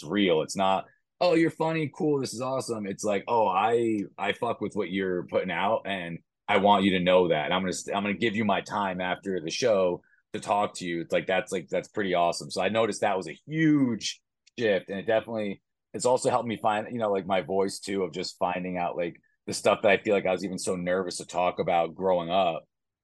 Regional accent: United States; And I am like Latino, and I know like I grew up in America, so I'm definitely Americanized.

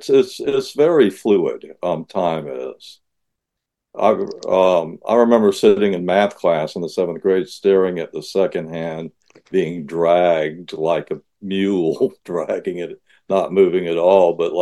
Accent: Somerville, United States; rather than Dublin in 1906, Somerville, my hometown, in 1970

